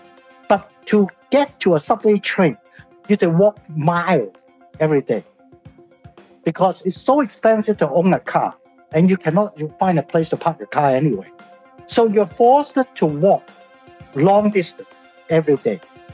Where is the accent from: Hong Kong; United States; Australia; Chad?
Hong Kong; born there; I was born in Hong Kong, so I have bias.